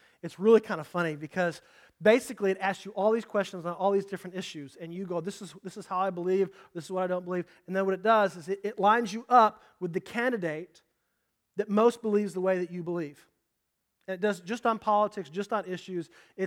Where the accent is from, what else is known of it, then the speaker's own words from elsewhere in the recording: Indianapolis, Indiana, United States; If you grew up in church like I did, and I grew up here in Indianapolis, there was a hymn that was sung a lot.